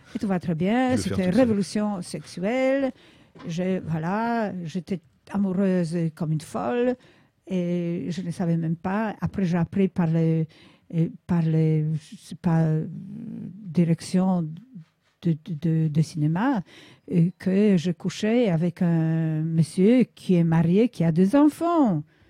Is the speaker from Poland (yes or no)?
yes; Poland; French is a second language; Dans ma jeunesse en Pologne